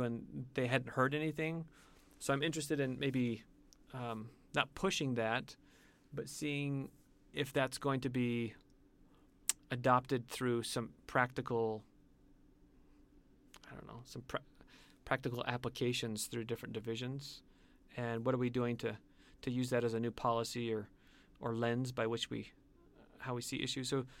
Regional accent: United States; I think it's one of the benefits of being an American living in the United States

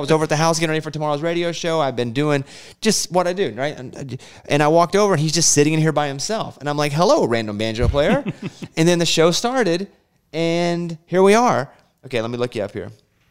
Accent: Arkansas, United States; growing up in Arkansas where I grew up. I didn't know anybody played the banjo.

